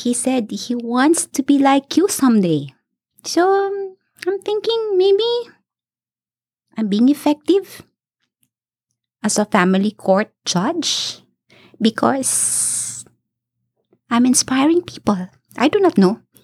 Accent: Manila, Metro Manila, Philippines; They knew I wasn't from the area. I came from Manila.

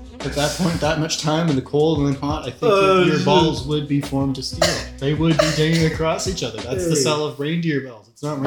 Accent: Canada; Like I'm born here, lived here my whole life.

